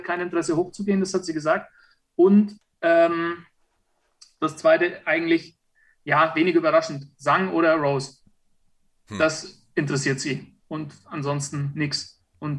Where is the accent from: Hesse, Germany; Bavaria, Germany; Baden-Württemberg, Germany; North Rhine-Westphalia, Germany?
Bavaria, Germany; also ich bin Franke